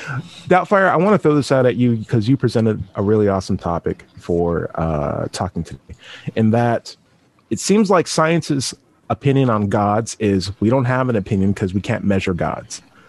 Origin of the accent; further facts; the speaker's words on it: California, United States; I grew up in California